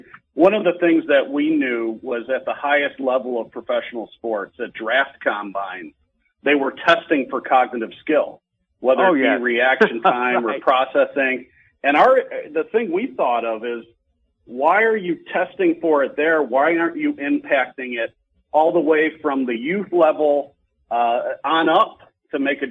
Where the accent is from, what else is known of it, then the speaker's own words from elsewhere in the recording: Chicago, Illinois, United States; I'm born and raised in the Chicago area, so I've been here all my life.